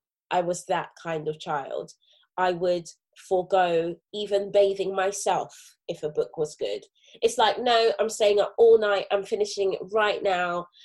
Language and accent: English; London, United Kingdom; As a teenager growing up in Brixton, South London, I was like, yeah, that's happened to me